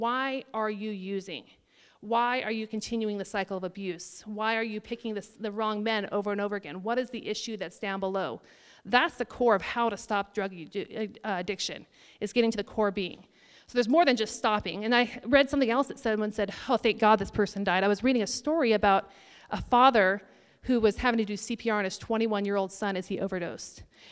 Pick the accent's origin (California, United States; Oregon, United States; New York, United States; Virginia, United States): Oregon, United States; Roseburg; So I was born in Roseburg, graduated from Umpqua Valley Christian School before they were at Dixonville and had a nice campus.